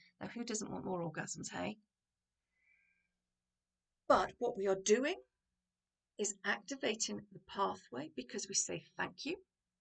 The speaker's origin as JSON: {"language": "English", "country": "United Kingdom", "said": "particularly as British people, we say thank you"}